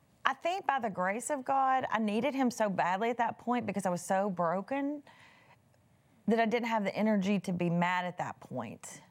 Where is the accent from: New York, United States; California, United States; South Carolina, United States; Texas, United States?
Texas, United States; I was raised in East Texas, you know, you don't tell your weight, and you sure don't stand in half-naked clothes on national television.